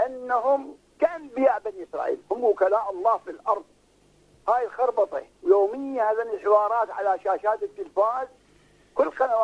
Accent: Nasiriyah, Dhi Qar, Iraq; السعودية 5000 إرهابي الآن في سجن الحوت عندنا بالناصرية،

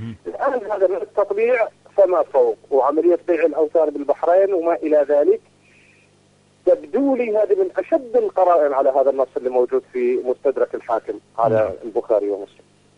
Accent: Iraq; الديون الأمريكان عندنا في العراق

